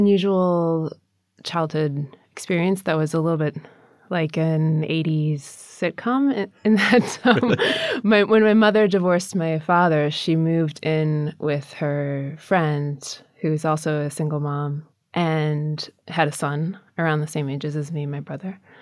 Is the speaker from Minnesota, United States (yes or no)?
yes; Minnesota, United States; In Minnesota. Yeah.